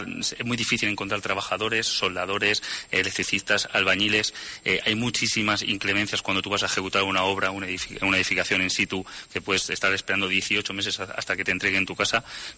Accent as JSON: {"language": "Spanish", "region": "Castilla-La Mancha", "country": "Spain", "lives_now": "Tomelloso, Spain", "said": "Yo no soy de aquí, de Tomelloso, soy de Gin, Albacete, llevo 2 años viviendo"}